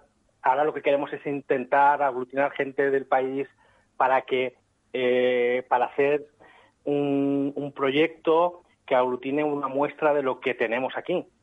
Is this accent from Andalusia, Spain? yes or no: no; Valencia, Valencian Community, Spain; Yo recuerdo que cuando era pequeño, pues habían cómics en Valencia